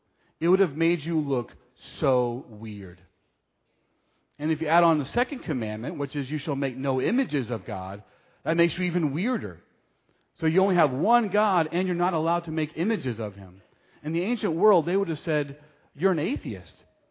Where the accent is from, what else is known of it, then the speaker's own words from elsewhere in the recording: United States; now in Taiwan; I come from America, and I can tell you, in many ways, America is much more secular than Taiwan.